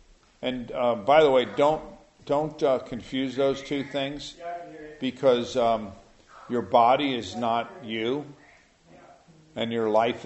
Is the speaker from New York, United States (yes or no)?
yes; New York City, New York, United States; You know, the funny thing is, I grew up in New York City.